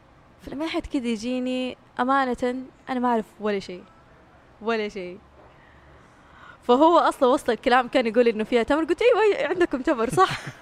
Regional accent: Mecca, Makkah Province, Saudi Arabia; born there; قلت لهم أنا مولودة في مكة بس أحس روحي في الحسا

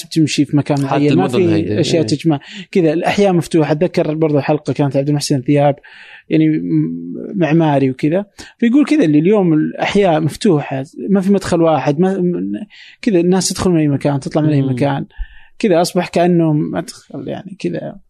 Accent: Saudi Arabia; لأن أحس أنه علاقة مثلا على الأقل عندنا في السعودية أو في الخليج يمكن علاقة الناس بالشارع بالمجتمع قليلة جدا

